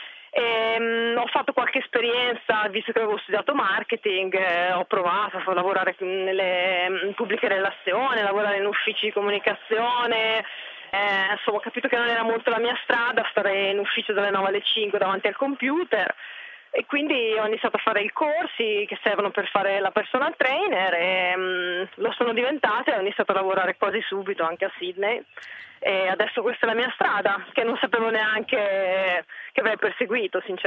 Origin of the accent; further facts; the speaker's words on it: Cervia, Emilia-Romagna, Italy; la mia vita precedente nasce innanzitutto a Cervia, vicino a Milano Marittima